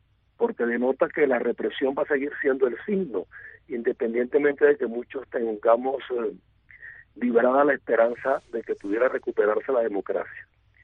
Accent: Venezuela; como venezolano

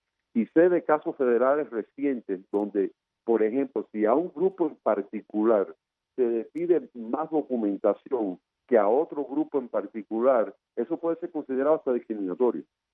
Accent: Guanajuato, Mexico; porque yo soy de Guajirito de Guanajuato

